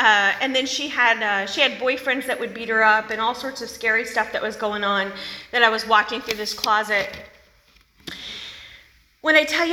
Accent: the South, United States; accent: Southern; I'm from the South of the United States, not California. So I come from Tennessee, Alabama, Arkansas.

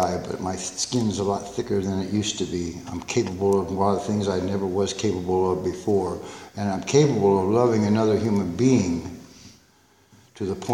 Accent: Yuba City, California, United States; in my hometown in Yuba City, California. That's where I was born and raised.

